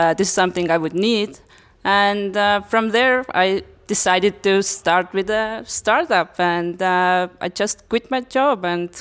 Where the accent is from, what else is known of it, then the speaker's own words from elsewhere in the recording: Estonia; English is a second language; And I come from Estonia to get some motivation and inspiration from Riga's festival.